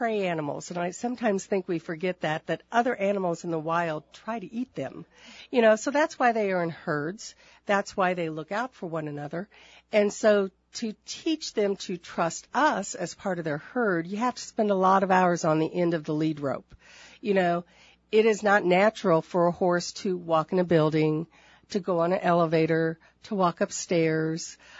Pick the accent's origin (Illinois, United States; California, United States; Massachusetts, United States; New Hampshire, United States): Illinois, United States; Taylorville; I'm actually from Taylorville. My husband and I farm in Stonington along with our son